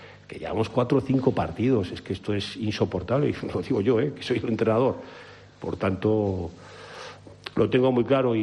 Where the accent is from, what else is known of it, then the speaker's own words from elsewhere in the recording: Zaragoza, Aragon, Spain; Soy zaragozano